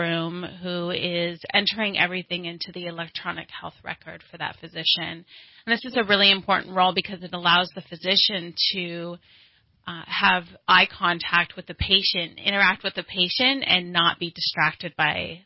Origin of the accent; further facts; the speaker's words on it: Trinity County, California, United States; I am local to the community. I grew up in Trinity County and went to Shasta College before I transferred to university.